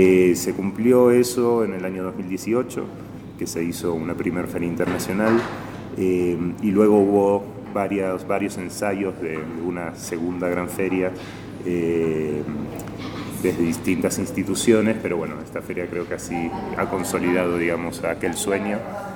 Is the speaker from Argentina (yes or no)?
yes; Argentina; also born or lived in Bolivia / Peru; now in Cuenca, Ecuador; Yo salí de Argentina por diversos motivos, algunos de ellos políticos y otros personales, en el año 2009-2010. Viví en varios países, en Bolivia, en Perú